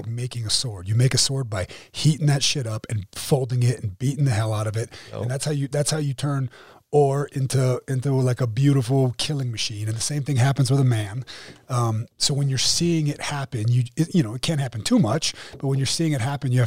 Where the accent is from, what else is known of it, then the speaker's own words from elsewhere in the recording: Ireland; Yeah, I'm Irish.